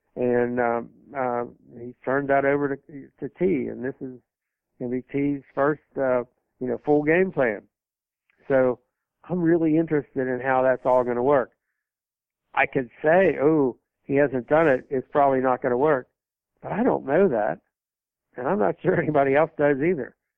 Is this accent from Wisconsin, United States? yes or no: no; Kentucky, United States; I mean, growing up in Kentucky, for example, and you'd see one after another, year after year, SEC team come in there